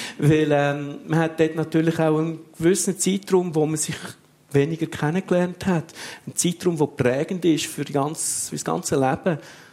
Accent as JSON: {"language": "German", "region": "Zurich", "country": "Switzerland", "tie": "born or raised there", "moved": "yes", "said": "Es ist der Zürichsee und es ist der Ausblick und das Gefühl, das man hat."}